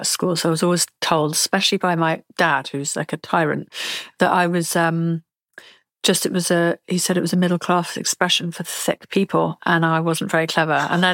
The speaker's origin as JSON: {"language": "English", "region": "South West England", "country": "United Kingdom", "said": "I'm from Somerset."}